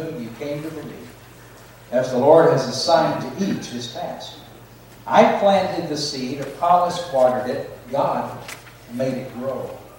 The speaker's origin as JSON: {"language": "English", "region": "Georgia", "country": "United States", "moved": "yes", "lives_now": "Coeur d'Alene, United States", "said": "I'm from Coeur d'Alene, Idaho. Been living in Coeur d'Alene 12 years. Originally from Georgia."}